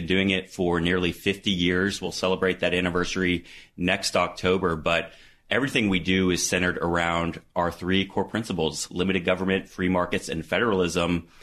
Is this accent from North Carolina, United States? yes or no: yes; North Carolina, United States; North Carolina.